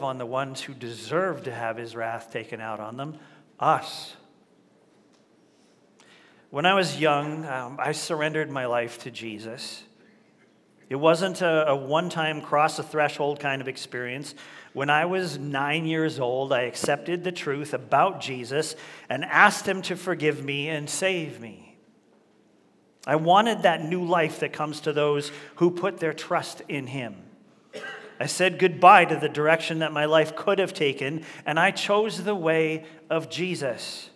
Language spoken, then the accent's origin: English; Canada; Now, as most of you know, I am proudly Canadian.